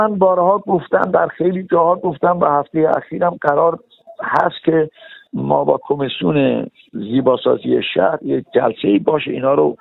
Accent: Abbasabad, Iran; به عنوان یه نفری که توی عباس‌آباد بزرگ شدم، 70 سال 60 سال بیشتر باغدار هستم اونجا

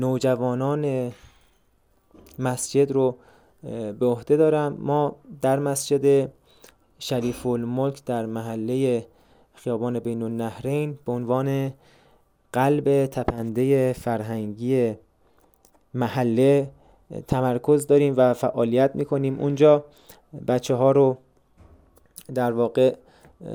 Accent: Hamadan, Iran; also born or lived in Tuyserkan; متولد 1372 در شهر توی سرکان. از کلاس سوم ابتدایی در همدان بزرگ شدم

